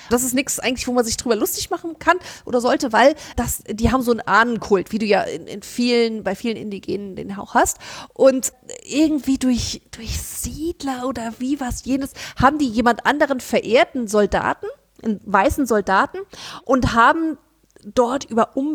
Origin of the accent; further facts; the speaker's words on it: Frankfurt, Hesse, Germany; wir als Frankfurter Mädchen